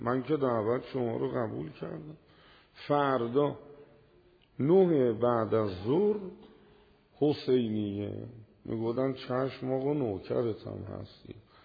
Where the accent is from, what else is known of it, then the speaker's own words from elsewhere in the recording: Iran; تو هواپیما که بودم فکر میکردم حالا شنیدن من از ایران اومدم خیلی جمعیت میاد.